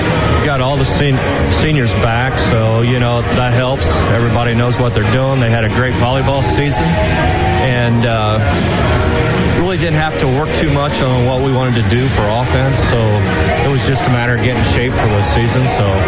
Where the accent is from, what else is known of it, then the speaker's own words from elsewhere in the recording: New Knoxville, Ohio, United States; I'm a hometown boy. I was from New Knoxville. I didn't go to college. I graduated from New Knoxville, and I was a dairy farmer for 30 years.